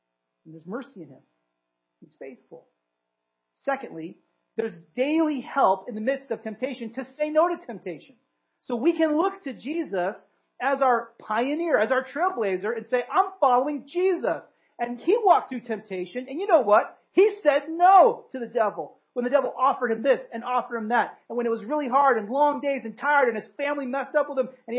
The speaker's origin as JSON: {"language": "English", "region": "California", "country": "United States", "lives_now": "New Jersey, United States", "said": "I'm a Californian living in New Jersey."}